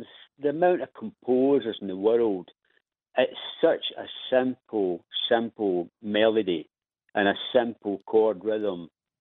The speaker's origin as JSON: {"language": "English", "town": "Old Cumnock", "region": "Scotland", "country": "United Kingdom", "tie": "born or raised there", "accent": "Scottish", "moved": "yes", "said": "I was born in Newcomnock, Ayrshire, and then I moved to Old Comnock, where I lived for... Well, till 1979, I left Scotland in 1979."}